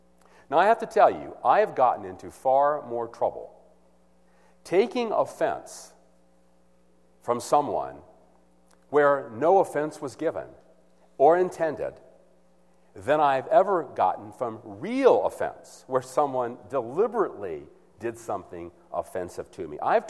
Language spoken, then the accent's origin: English; the South, United States; Some people don't like me because I'm from the South, and they're not.